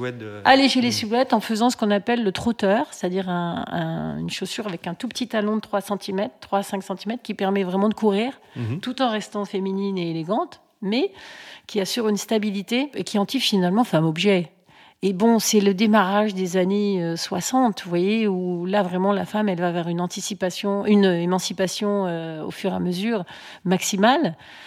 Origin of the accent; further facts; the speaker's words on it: Grenoble, Auvergne-Rhône-Alpes, France; je suis de Grenoble.